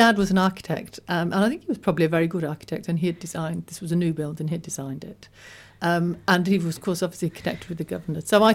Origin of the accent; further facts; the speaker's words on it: Birmingham, West Midlands, United Kingdom; I grew up in Leafy Edgbaston, and I attended Edgbaston High School